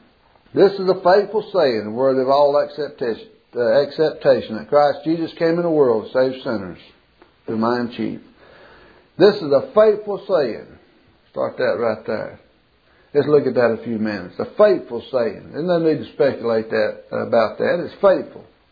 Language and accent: English; Springwood, United States; where I grew up down here in Springwood.